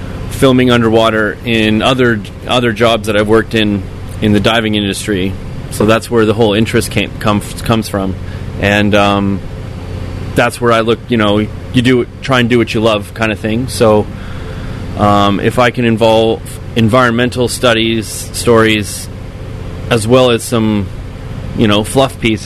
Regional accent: British Columbia, Canada; I'm from British Columbia, so...

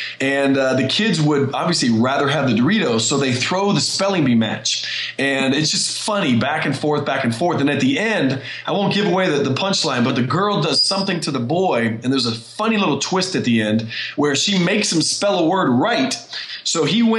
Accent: Tampa, Florida, United States; I moved back home to my hometown in Tampa, started my own business.

